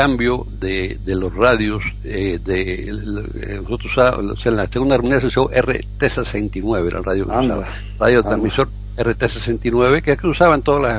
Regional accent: Cuba; accent: Cuban; gracias a eso pude, con mi acento cubano, que sé qué, pude hacerlo

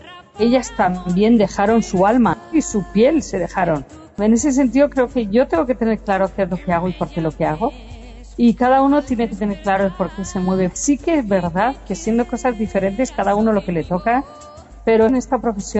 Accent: Alicante, Valencian Community, Spain; yo soy muy marinera, como alicantina. Yo de pequeñita navegaba con mi papá

